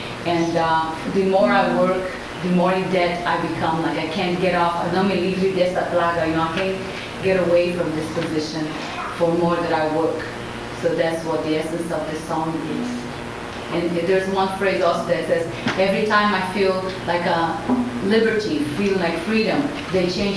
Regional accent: Brazil; English is a second language; now in United States; I'm originally from Brazil

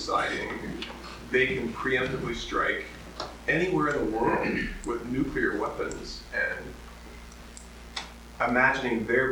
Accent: United States; that's so frightening enough for me as an American

